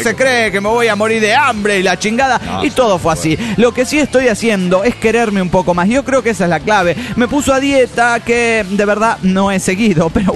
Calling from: Chile; de Chile.

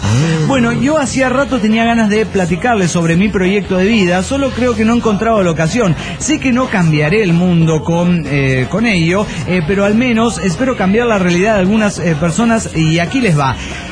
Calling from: Mar del Plata, Buenos Aires Province, Argentina; de Mar del Plata, Argentina.

